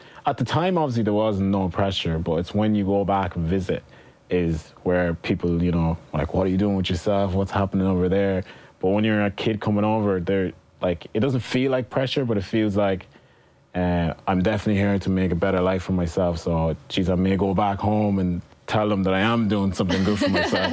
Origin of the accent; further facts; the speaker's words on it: Liberia; now in Ireland; growing up in Liberia